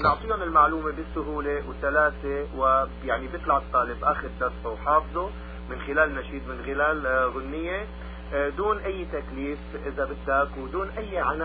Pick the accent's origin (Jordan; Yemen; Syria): Syria; Aleppo, Aleppo Governorate; وأنا باعتبار أنا بالأساس حلبي من مدينة حلب،